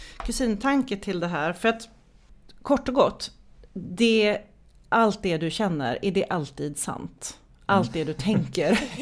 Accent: Sweden; born there

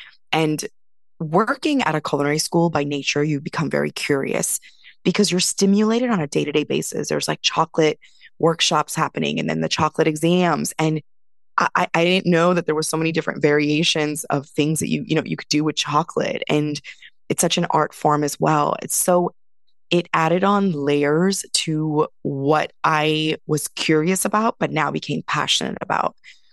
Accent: India; I come from India where it's such a beautiful, you know, way of living on a day to day. It's just naturally in our ways to eat collectively.

